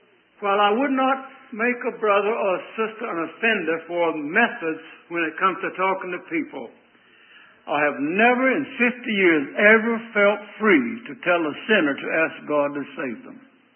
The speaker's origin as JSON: {"language": "English", "region": "North Carolina", "country": "United States", "tie": "born or raised there", "said": "So I grew up on the Cotton Mill Hill adjacent to the railroad yard where the cars shifted and where the trains came down and then turned back up and go out and all that sort of thing."}